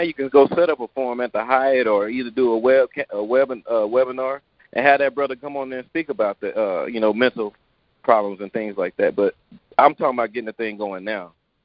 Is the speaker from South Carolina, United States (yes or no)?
no; Texas, United States; I'm more like you, man. I'm from Texas.